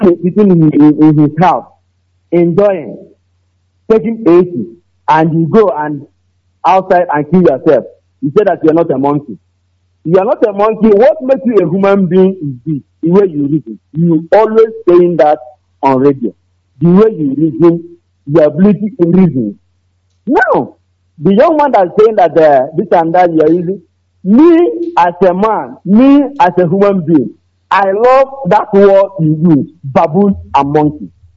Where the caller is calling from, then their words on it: Enugu, Enugu State, Nigeria; I'm calling from Enugu.